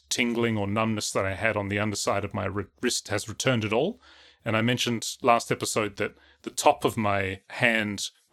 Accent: Australia; I mean, remember, I'm Australian, so, you know, snow is not exactly my thing.

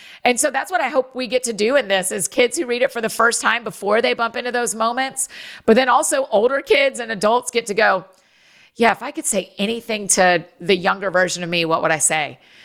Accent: Nashville, Tennessee, United States; Well, I'll tell you, I'm from Nashville, and I've lived in Nashville for 15 years.

